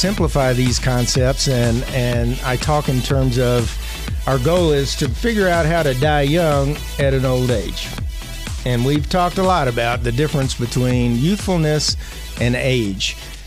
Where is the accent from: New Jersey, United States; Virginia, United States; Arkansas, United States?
Arkansas, United States; I'm from Arkansas. I can date myself.